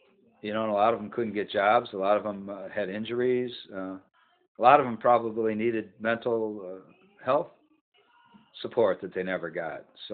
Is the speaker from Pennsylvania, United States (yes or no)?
no; Detroit, Michigan, United States; it was probably because of the working class neighborhood I grew up in Detroit, you know.